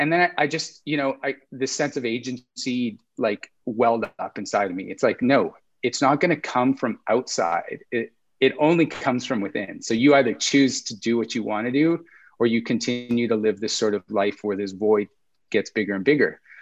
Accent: Alberta, Canada; I grew up in Alberta to boot, which has its own sort of characteristics.

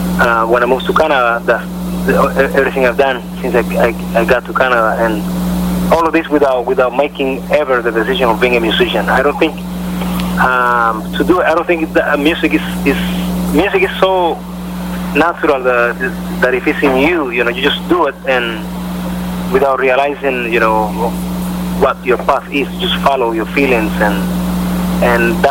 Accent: Cuba; But I come from Cuba. I grew up in Cuba.

